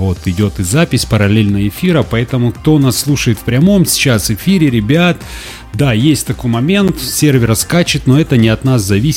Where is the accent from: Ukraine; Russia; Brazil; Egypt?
Ukraine; Alchevsk, Luhansk Oblast; Мы город металлургов, да. Фалчевск. Это мой родной город.